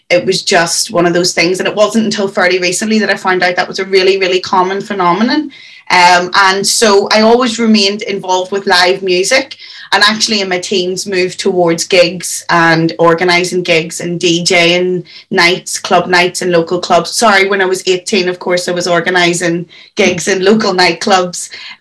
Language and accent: English; Belfast, Northern Ireland, United Kingdom; I grew up in West Belfast, so I was born in 1988, and let's just say that things were slightly turbulent in where I was born in those days. So I grew up in West Belfast and was just surrounded by traditional Irish music.